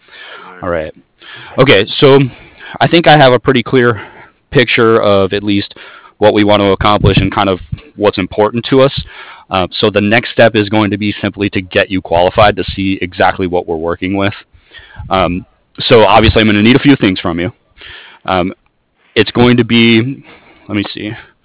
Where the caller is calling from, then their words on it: San Diego, California, United States; I'm in San Diego, California, so I'll have the rest of the afternoon.